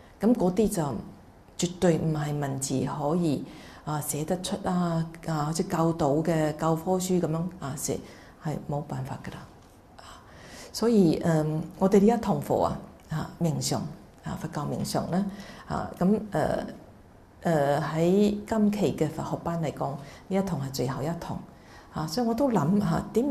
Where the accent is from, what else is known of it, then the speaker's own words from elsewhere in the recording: China; first language Mandarin; Cantonese is a second language; 尤其我是用廣東話就講出來呢，是少少有些直球的，少少有的，始終呢我的母語都是普通話、咁用普通話講就比較嚇、好似唔使思考嘅嚇